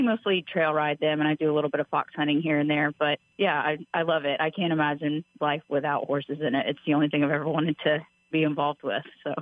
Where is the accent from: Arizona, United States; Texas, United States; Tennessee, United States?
Tennessee, United States; Nashville; I started riding when I was 4, and I grew up in Nashville showing hunters and jumpers